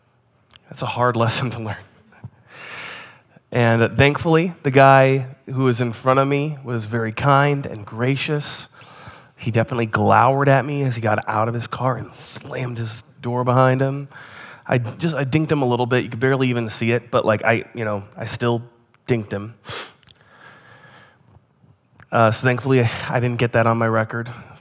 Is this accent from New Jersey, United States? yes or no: yes; New Jersey, United States; also born or lived in East Coast; I grew up in the East Coast, so I spent junior high and high school in New Jersey, which they have even less trust for kids in cars.